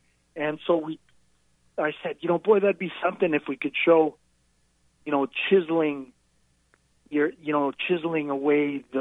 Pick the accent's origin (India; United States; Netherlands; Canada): Canada; Now, being a Canadian kid, most of us gravitate towards hockey, but my mother was a single mom